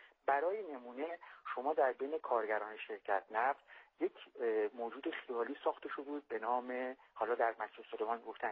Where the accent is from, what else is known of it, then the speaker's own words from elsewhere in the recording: Ahvaz, Khuzestan, Iran; من خودم خب بچه اهواز هستم و پدرم هفتگلی هستم و هفتگلی زاده هستم.